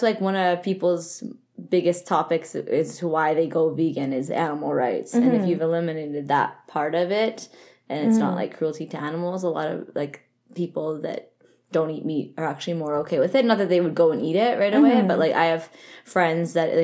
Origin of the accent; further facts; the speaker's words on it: Vancouver, British Columbia, Canada; I'm from Vancouver